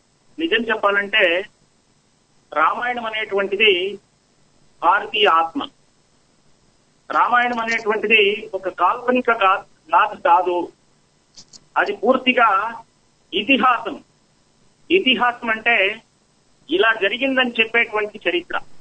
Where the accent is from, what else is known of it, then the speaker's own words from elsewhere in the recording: Hindupur, Andhra Pradesh, India; నాది హిందూపుర గ్రామం.